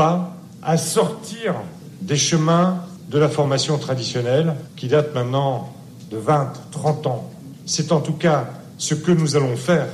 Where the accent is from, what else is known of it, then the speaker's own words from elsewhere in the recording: Grand Est, France; Si je suis alsacien